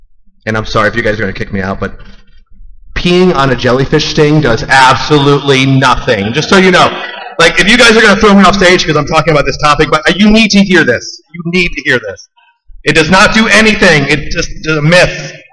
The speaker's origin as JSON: {"language": "English", "region": "Pennsylvania", "country": "United States", "said": "I am from Eastern Pennsylvania. Do not hold that against me."}